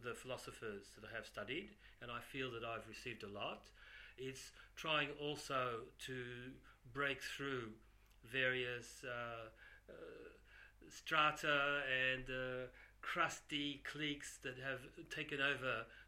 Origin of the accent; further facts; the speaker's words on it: Sydney, New South Wales, Australia; moved away as an adult; now in France; I'm 58 years old. I come from Sydney in Australia. I came to France 30 years ago, or a little more than 30 years ago, to study philosophy